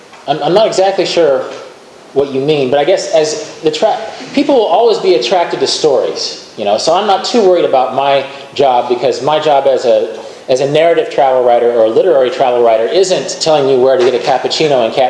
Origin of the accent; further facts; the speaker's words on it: Kansas, United States; I spent a lot of time, having grown up in Kansas, I spent a lot of time in Colorado when I was young, and it's a terrific place.